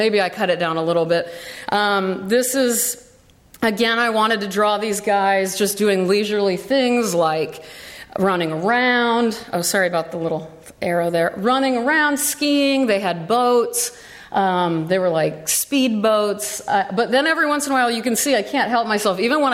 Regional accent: Omaha, Nebraska, United States; I'm from the Midwest. I grew up in Omaha, Nebraska.

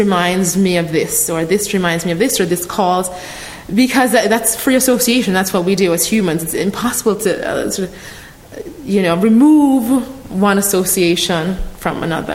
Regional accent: Jamaica; Oh, my hometown, Jamaica. Oh, my home island, Jamaica.

